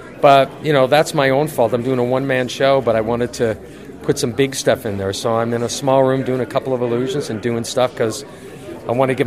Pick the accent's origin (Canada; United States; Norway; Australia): Canada; Yeah, I'm from Canada. This is nice.